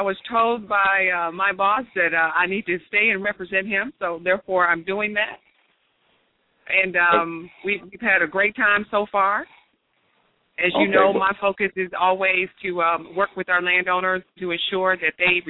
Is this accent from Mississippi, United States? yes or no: yes; Mississippi, United States; now in Washington, United States; I'm from Washington, D.C. I'm a native of Mississippi, and I work with the Outreach and Advocacy Office.